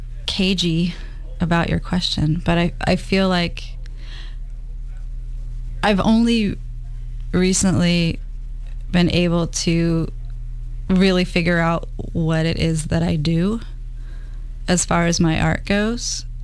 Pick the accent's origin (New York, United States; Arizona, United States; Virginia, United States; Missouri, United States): Virginia, United States; Manassas; I grew up in Manassas, Virginia, which was a Civil War town